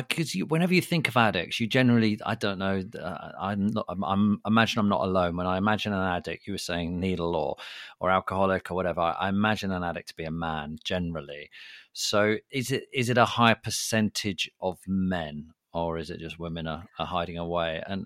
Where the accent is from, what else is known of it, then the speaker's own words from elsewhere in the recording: United Kingdom; I'm kind of proud of being British. I like being British.